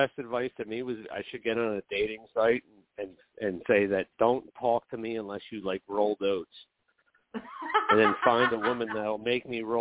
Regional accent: New Jersey, United States; you know, I'm from New Jersey, so I don't know if you know the New Jersey area

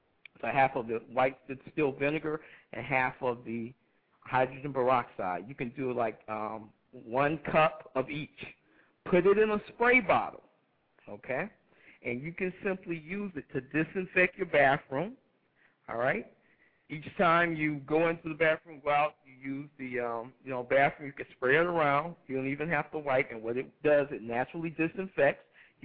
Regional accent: Atlanta, Georgia, United States; Yes, I'm from Atlanta. I'm an organic farmer.

